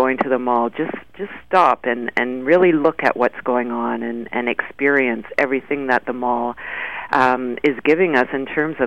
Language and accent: English; Toronto, Ontario, Canada; now in Montreal, Canada; growing up in the suburbs, I grew up just outside of Toronto in the suburbs, I spent every weekend of my youth in a shopping mall.